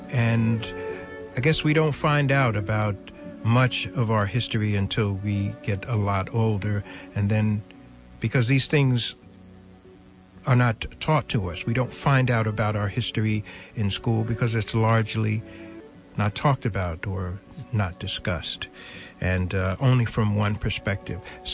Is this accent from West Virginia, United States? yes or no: no; New Jersey, United States; born there; I was born here in New Jersey and went down to Virginia every year to visit my family.